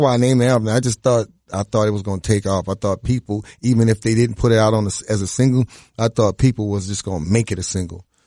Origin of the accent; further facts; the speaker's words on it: New Orleans, Louisiana, United States; just the fact that I'm from New Orleans, I got attitude.